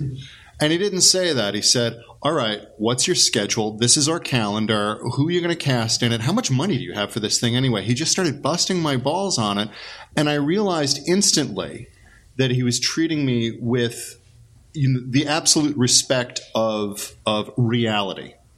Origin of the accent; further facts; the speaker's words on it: Great Neck, New York, United States; I grew up in Great Neck, Long Island, and there was a community center called Levels